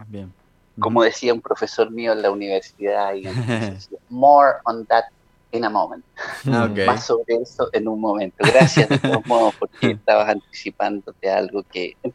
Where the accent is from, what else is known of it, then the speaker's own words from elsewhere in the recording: La Cisterna, Santiago Metropolitan Region, Chile; born there; yo nací en Fernández Albano, 420, en La Cisterna, en Santiago, en Chile, en Sudamérica.